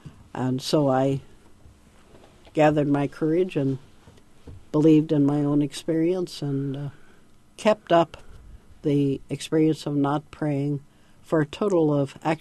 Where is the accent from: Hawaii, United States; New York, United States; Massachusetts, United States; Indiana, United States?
Indiana, United States; I grew up in Indiana and didn't meet Uncle Ralph until I was in college.